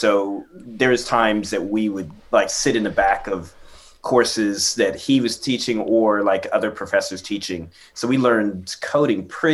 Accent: Dale City, Virginia, United States; So originally, grew up in Dale City, Virginia. So Prince William County, you know, just maybe right on 95. Went to high school there.

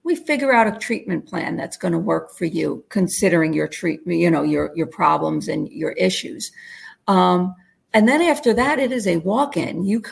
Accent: New Jersey, United States; moved away as an adult; No, actually, I grew up in North Jersey, right over the George Washington Bridge. So about 3 miles outside of Manhattan.

